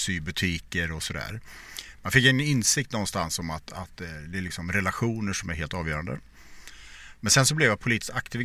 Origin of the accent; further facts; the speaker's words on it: Borås, Västra Götaland County, Sweden; Ja, men min grund är att jag växte upp i Borås i en företagarfamilj.